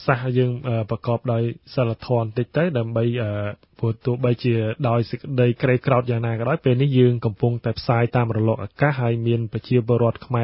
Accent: Trei Sla, Kandal, Cambodia; ខ្ញុំបានទៅវត្តខាងស្រុកកំណើតខ្ញុំនៅខាងឃុំត្រៃស្លាបាទស្រុកត្អាងខេត្តកណ្ដាល

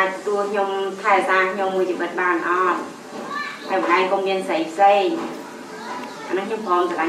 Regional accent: Kampong Cham, Cambodia; now in Takeo, Cambodia; ខ្ញុំមានអាយុ33ឆ្នាំសុខភាពខ្ញុំមកពីខេត្តកំពង់ចាមប៉ុន្តែខ្ញុំមករស់ទីលោកអាយជូននៅជាមួយបងឡែនជាប្តីប្រពន្ធតាំងពីឆ្នាំ2003រយៈពេល10ឆ្នាំហើយ

